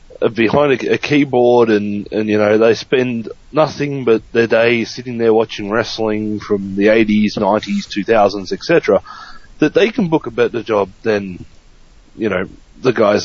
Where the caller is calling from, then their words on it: Kansas, United States; from Kansas.